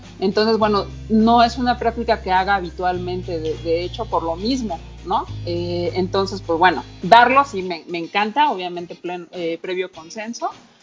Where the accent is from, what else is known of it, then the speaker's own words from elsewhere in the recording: Mexico; por ejemplo, en México, la forma de comer picante, ¿no? De comer chile que tenemos